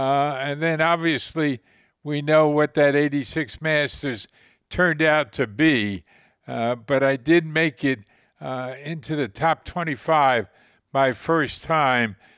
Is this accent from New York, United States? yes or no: yes; Shinnecock, New York, United States; the U.S. Open that was going to be coming to Shinnecock. My hometown, a big deal was being made